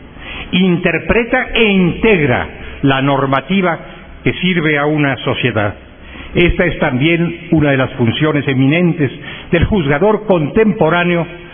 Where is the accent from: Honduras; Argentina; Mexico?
Mexico; Un Estado que, como el mío, soy mexicano